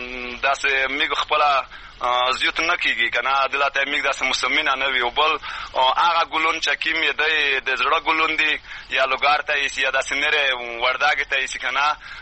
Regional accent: Matak, Khost, Afghanistan; زه خپل د خوس ولایت د ترنۍ ولسوالۍ د متک کلی اوسیدونکی

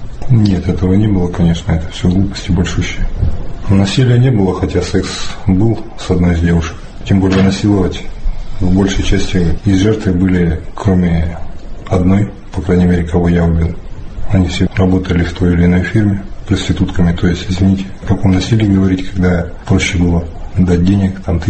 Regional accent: Nizhny Tagil, Sverdlovsk Oblast, Russia; Да, я родом из Нижнего Тагила. Проживал там, был мастером по приемке цветного металла.

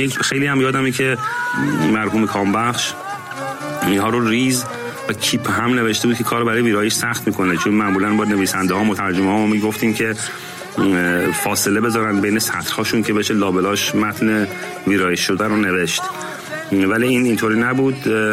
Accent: Iran; moved away; 20 و چند سال پیش که من از ایران بیرون اومدم

